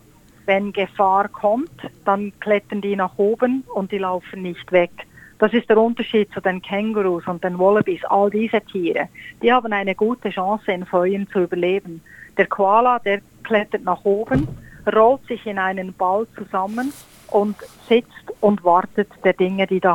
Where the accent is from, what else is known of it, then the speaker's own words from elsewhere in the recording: Bern, Switzerland; moved away as an adult; now in Port Macquarie, Australia; Ich bin in Bern geboren und in Bern groß geworden, ja.